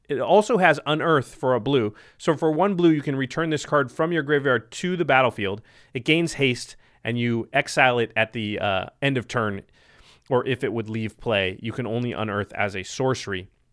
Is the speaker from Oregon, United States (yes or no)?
yes; Portland, Oregon, United States; So one of the reasons it's very me is because I'm from Portland, and our basketball team is the Trailblazers.